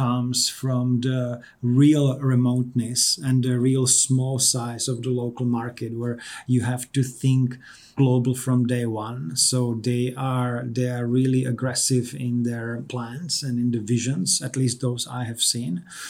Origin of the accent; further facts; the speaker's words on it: Czechia; I come originally from the Czech Republic, which is sort of the westmost country of the former Eastern Bloc. So almost embedded in Germany and in the German innovation system